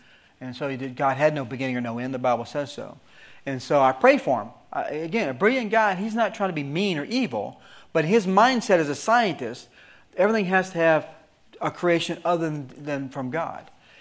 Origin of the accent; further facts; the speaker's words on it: Alabama, United States; Let's mark it down to 6 billion just for sake of math because I'm from Alabama.